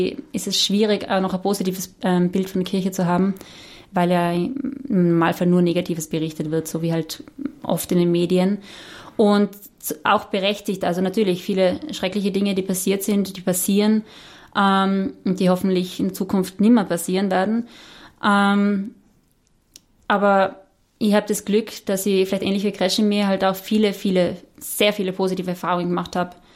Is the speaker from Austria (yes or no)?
yes; Austria; Als Österreicherin darf ich da jetzt sprechen, oder wie? Nein. ich bin in einer kleinen Dorfpfarre aufgewachsen.